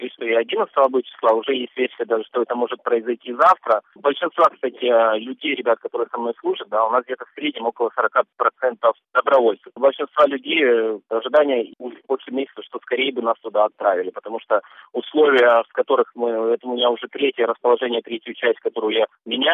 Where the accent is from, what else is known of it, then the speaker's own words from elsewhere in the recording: Crimea, Ukraine; я вообще крымский татарин.